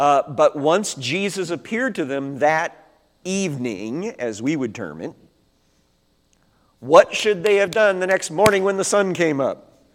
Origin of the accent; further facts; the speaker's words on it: Missouri, United States; I'm from Missouri, as you know.